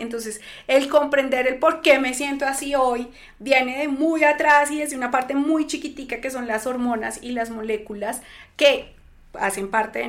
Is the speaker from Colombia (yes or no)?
yes; Bogotá, Colombia; yo soy una ginecóloga bogotana, nací en Bogotá, he vivido toda mi vida aquí en Bogotá